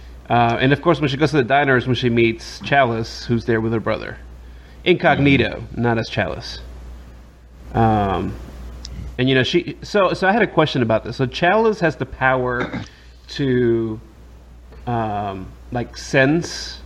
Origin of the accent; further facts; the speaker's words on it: New York City, New York, United States; I grew up in the Bronx in New York, and I mean, I saw a lot of this, you know.